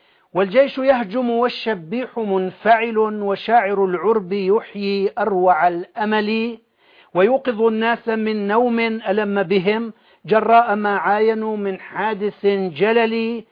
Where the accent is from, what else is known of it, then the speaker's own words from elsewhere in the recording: Jarjanaz, Idlib Governorate, Syria; حينما كنت طفلا في جرجناز مسقط رأسي في منطقة معارة النعمان